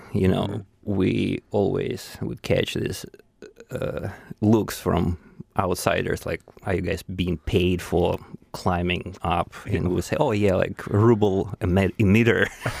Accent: Saint Petersburg, Russia; English is a second language; Well, I grew up in St. Petersburg. It's the second largest city in Russia.

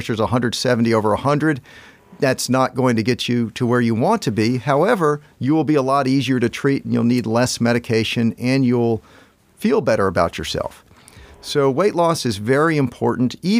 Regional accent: Houston, Texas, United States; I came from the South. The average African-American in Houston, Texas, ate 12,000 milligrams of sodium a day.

